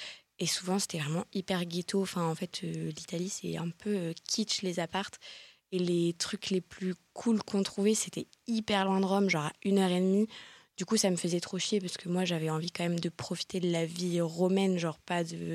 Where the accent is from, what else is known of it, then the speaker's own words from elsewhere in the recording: Lille, Hauts-de-France, France; moi, je suis de Lille, donc je vis encore chez mes parents et tout.